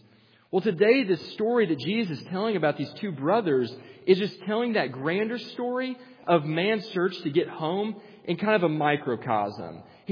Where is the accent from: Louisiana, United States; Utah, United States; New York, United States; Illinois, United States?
Illinois, United States